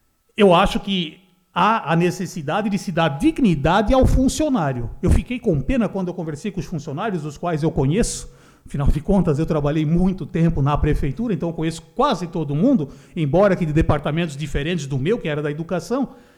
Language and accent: Portuguese; Brazil; born there; somos alemães, nascidos no Brasil